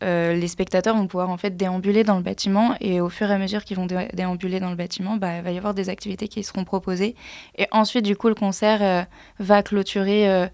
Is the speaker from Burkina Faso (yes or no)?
no; Buis-les-Baronnies, Auvergne-Rhône-Alpes, France; on vient de la Drôme provençale, on s'est rencontrés là-bas, Bulles-et-Baronnies, c'est vraiment un petit village perdu dans les montagnes.